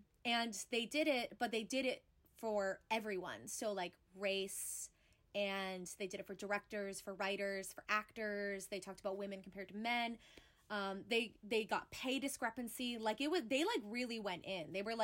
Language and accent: English; Philippines; I know that I look more East Asian, but I am Filipino.